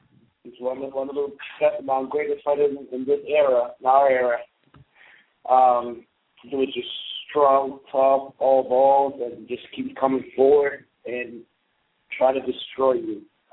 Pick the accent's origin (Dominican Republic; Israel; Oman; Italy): Dominican Republic; now in Worcester, United States; I came to Worcester in 1998 from a big Dominican baseball family. And when we came here, you know, baseball back in DR was all year-round sport.